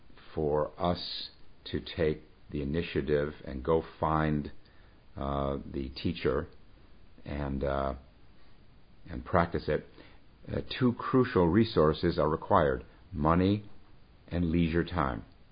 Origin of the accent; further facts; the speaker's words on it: Midwest, United States; accent: Midwestern; used to kid me about my Midwest accent, by the way.